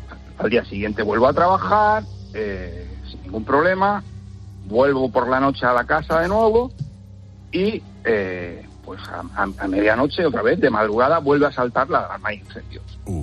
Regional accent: Yecla, Region of Murcia, Spain; cuando dejan la puerta abierta llega el frío a mi pueblo. Yo soy de Yecla.

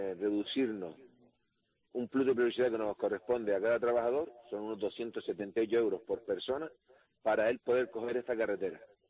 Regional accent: Gáldar, Canary Islands, Spain; porque yo soy de Galdar

